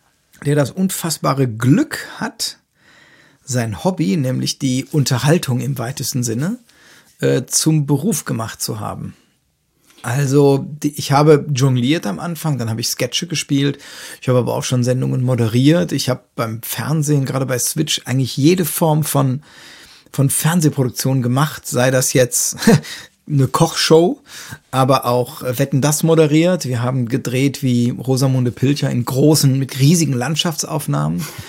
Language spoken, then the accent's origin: German; Rhineland-Palatinate, Germany; Ich bin Pfälzer. Ich bin zur, also mein Vater kommt aus der Pfalz, Ludwigshafen, aus Lö.